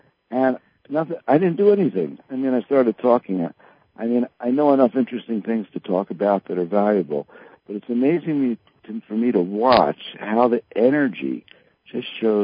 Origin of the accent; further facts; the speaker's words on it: Philadelphia, Pennsylvania, United States; accent: Pennsylvania; You know, I was brought up in Philadelphia.